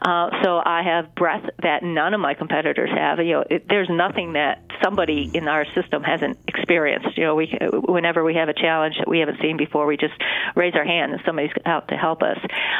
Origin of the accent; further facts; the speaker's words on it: Rochester, United States; even though I was born and raised in Rochester, I did not do much work in Rochester.